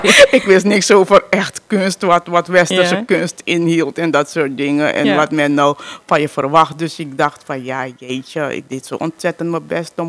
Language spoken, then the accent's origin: Dutch; Mungutapu, Marowijne, Suriname; also born or lived in Albina; Ik ben geboren in Albina, maar dat is puur ziekenhuis. Ik ben getogen in Mungutapu.